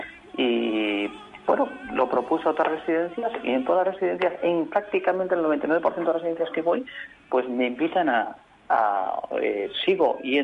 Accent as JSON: {"language": "Spanish", "town": "Bilbao", "region": "Basque Country", "country": "Spain", "said": "Empecé en Bilbao, yo soy tenor de Bilbao, ahora estoy aquí por circunstancias laborales trabajando en el liceo en este mes"}